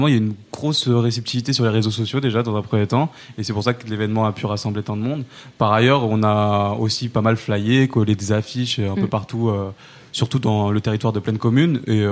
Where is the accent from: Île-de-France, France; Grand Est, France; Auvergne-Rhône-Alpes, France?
Île-de-France, France; Saint-Denis; j'ai grandi à Saint-Denis. J'ai fait tout mon parcours ici. Et en fait, j'ai grandi autour des problèmes.